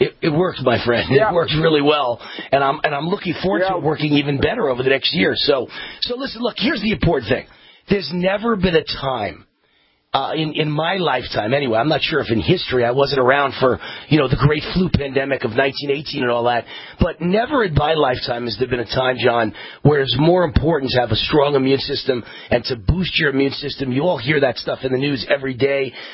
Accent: New York, United States; now in Las Vegas, United States; And I grew up in New York, and I know great restaurants in New York.

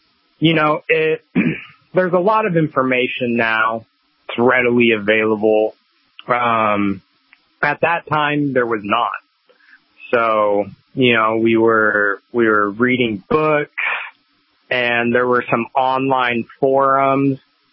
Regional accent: Gresham, Oregon, United States; I grew up in Gresham, Oregon, which is a suburb of Portland.

